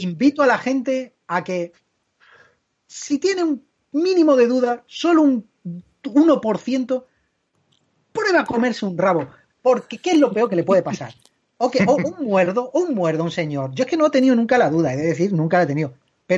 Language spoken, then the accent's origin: Spanish; Algeciras, Andalusia, Spain; porque mi pueblo es pequeño, Algeciras